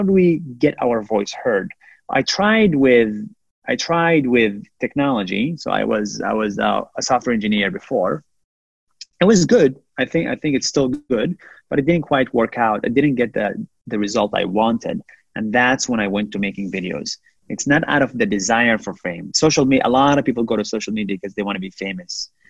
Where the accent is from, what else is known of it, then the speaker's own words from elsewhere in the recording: Israel; also born or lived in United States; now in Singapore; I come from Israel, the country with the most militarized country. I live in Singapore, another militarized country. I studied in the U.S., another militarized country.